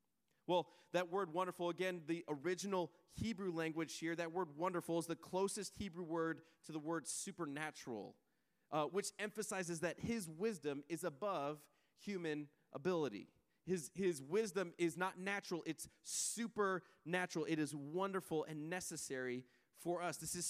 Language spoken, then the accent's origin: English; Colorado, United States; I have been camping. I'm from Colorado. I've been camping my entire life.